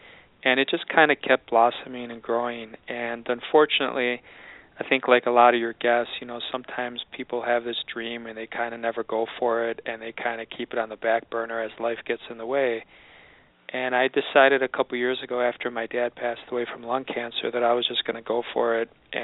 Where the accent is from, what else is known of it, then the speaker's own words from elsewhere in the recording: Chicago, Illinois, United States; I've been actually born and raised in Chicago, so I'm from the Chicago area.